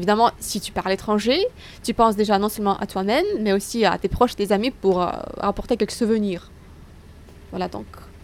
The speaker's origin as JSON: {"language": "French", "town": "Nizhny Novgorod", "region": "Nizhny Novgorod Oblast", "country": "Russia", "said": "je viens de Nijni Novgorod. C'est une grande ville en Russie."}